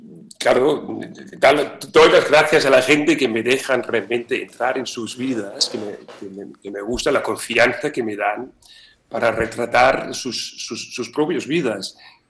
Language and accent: Spanish; Denmark; Spanish is a second language; moved away as an adult; now in Spain; Jo soy danés que llegué a Espanya, sobretot a Barcelona, en 94, la primera vez.